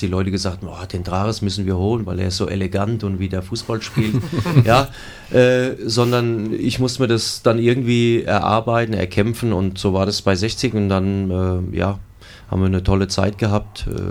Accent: Heppenheim, Hesse, Germany; Ja, Sonderbacher Heppenheimer. Ja, also mein Ort ist Sonderbach, Heppenheim

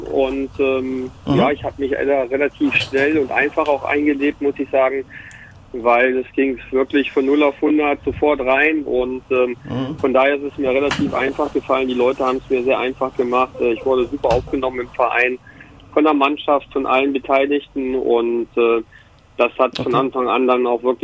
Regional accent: Braunschweig, Lower Saxony, Germany; born there; moved away as an adult; Ich bin zwar gebürtiger Braunschweiger, bin aber auch mit 18 dann schon mit dem Fußball unterwegs gewesen und bin dann halt auch in der Weltgeschichte rumgekommen und habe eigentlich immer so in kleineren Städten gelebt

